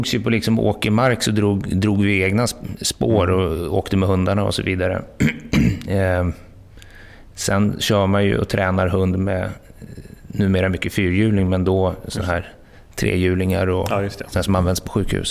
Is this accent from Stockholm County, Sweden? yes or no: no; Enköping, Uppsala County, Sweden; Jag är uppvuxen utanför Enköping på landet, 2 mil utanför